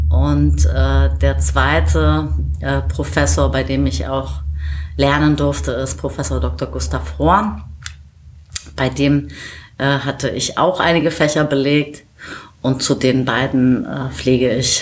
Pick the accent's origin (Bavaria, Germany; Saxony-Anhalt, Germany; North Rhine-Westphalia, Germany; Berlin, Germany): Berlin, Germany; das Z weich ausgesprochen, bedeutet roter Berg. Ich komme aus Kreuzberg. Ich bin 1975 in Berlin-Kreuzberg geboren, immer in Berlin gewesen. Ich bin 46 Jahre alt